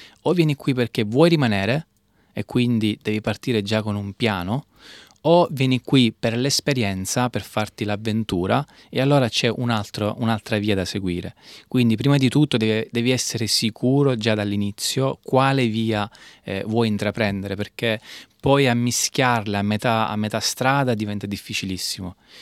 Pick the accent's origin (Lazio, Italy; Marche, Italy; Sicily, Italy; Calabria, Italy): Sicily, Italy; Catania; moved away as an adult; sono partito da Catania quando avevo 20 anni e oggi, a distanza di 11 anni, mi trovo